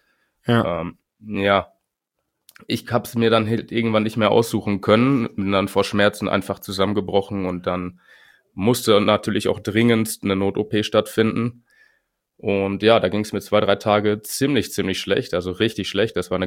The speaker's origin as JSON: {"language": "German", "town": "Winterberg", "region": "North Rhine-Westphalia", "country": "Germany", "said": "Ich komme aus Winterberg. Ich lebe hier jetzt seit 15 Jahren mit meiner Frau zusammen"}